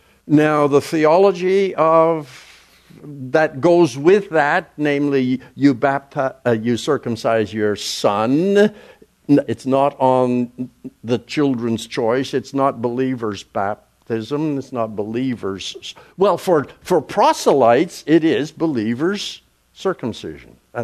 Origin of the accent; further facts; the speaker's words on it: Canada; I'm Canadian, we still say grade nine.